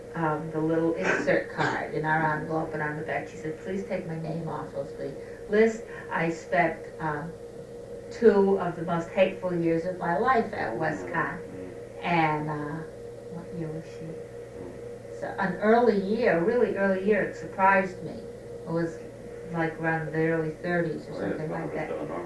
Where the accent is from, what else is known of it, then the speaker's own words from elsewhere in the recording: Danbury, Connecticut, United States; well, we're from Western Connecticut. And they go, where's that? You know, we'd say, Danbury.